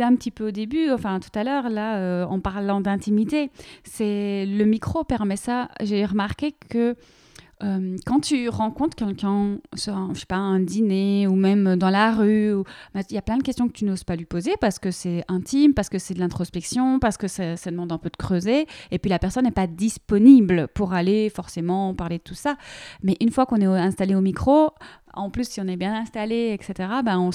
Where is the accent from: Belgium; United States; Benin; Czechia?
Belgium; now in France; Et donc, toi en Suisse, moi, je suis belge, il y a un beau mélange.